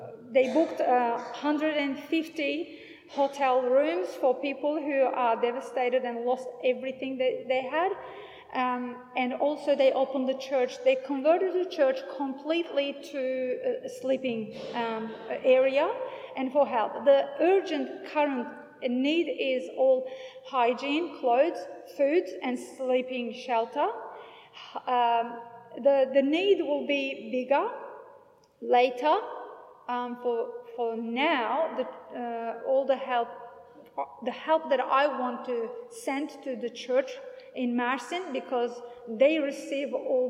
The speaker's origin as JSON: {"language": "English", "town": "Samandağ", "region": "Hatay", "country": "Turkey", "tie": "born or raised there", "second_language": "English", "said": "I was born in Samanda, the circled area, and Hatay is a region in between Syria and Turkey. It's my hometown, and my parents are living in Mersin."}